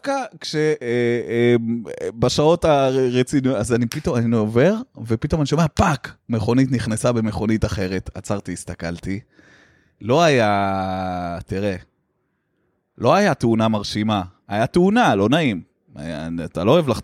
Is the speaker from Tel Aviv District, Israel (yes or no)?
yes; Tel Aviv, Tel Aviv District, Israel; אני מאוד תל אביבי, אני יודע מה קורה בתל אביב